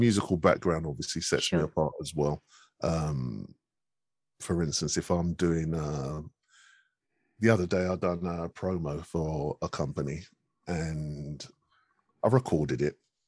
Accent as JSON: {"language": "English", "region": "London", "country": "United Kingdom", "accent": "South London", "said": "I don't, because it's just my accent, it's what I've always had. So I don't hear it. Other people hear it. But then I don't know, if somebody asks for a South London accent, then I'm just going to talk at the end of the day."}